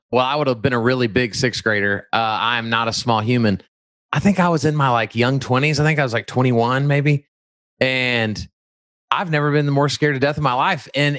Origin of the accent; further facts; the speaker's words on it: Texas, United States; So I'm from Dallas-Fort Worth. So we live in Dallas-Fort Worth.